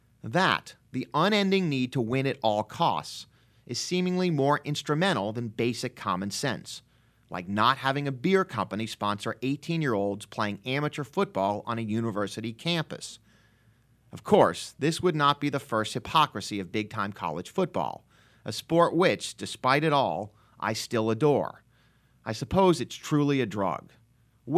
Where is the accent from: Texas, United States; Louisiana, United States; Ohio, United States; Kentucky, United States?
Texas, United States; Never having attended UT, but growing up in Texas